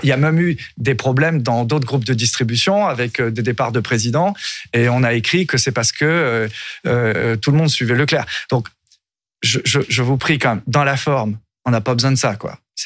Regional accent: western France, France; Je prends mon Ouest France tous les matins, ou mon Télégramme, je suis de l'Ouest.

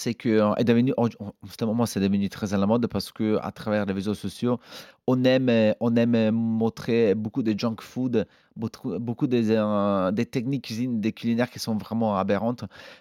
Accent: Italy; Mais moi, même si on est italien, on mange pas forcément autant

